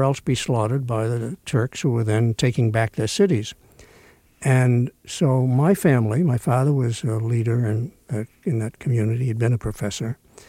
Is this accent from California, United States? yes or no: no; Stoneham, Massachusetts, United States; when I was a kid growing up in Stoneham, Massachusetts, I wanted more than anything else to be called Bill Summers and to look like Clark Gable.